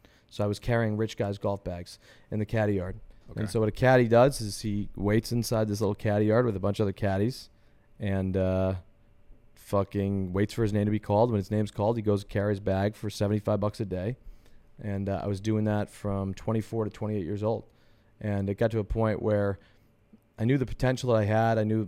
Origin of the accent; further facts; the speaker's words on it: Lawrence, Massachusetts, United States; I come from Lawrence, Massachusetts. So I was born and raised lower class in Lawrence, which is an inner city in Massachusetts.